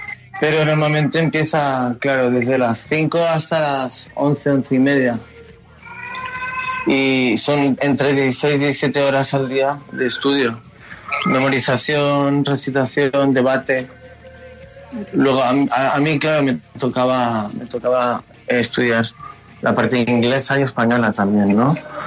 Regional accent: India; vengo de padres españoles. Y claro, me crié en la India, pero estudié también en Estados Unidos, entonces tengo algo de cultura.

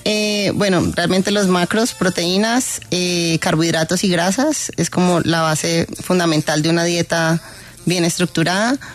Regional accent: Colombia; para ir a representar a Colombia en Ecuador. Y allí fui mi primer derrota, porque yo ganando todo en mi país

